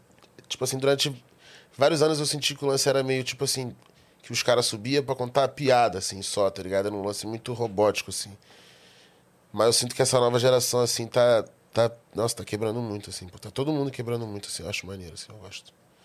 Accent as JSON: {"language": "Portuguese", "region": "Rio de Janeiro", "country": "Brazil", "said": "Sou do Rio."}